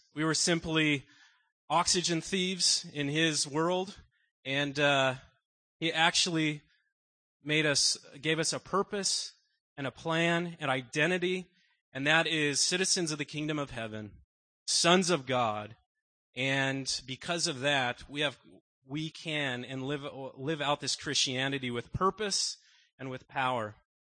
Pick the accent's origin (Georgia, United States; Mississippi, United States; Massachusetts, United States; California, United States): California, United States; Los Angeles; born there; I was born in Los Angeles, California, and I'll get to the reason why I'm here now.